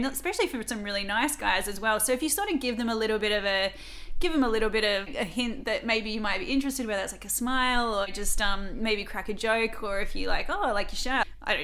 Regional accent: Australia; But I think as Aussie girls, you're so installed

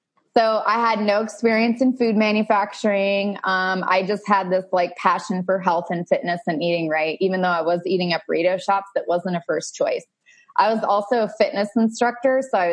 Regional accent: Arizona, United States; So I grew up in Arizona, went to college in Tucson, and I needed the sun.

